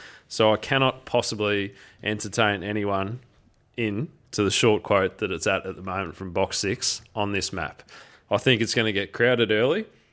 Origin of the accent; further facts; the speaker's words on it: Geelong, Victoria, Australia; because I grew up in Geelong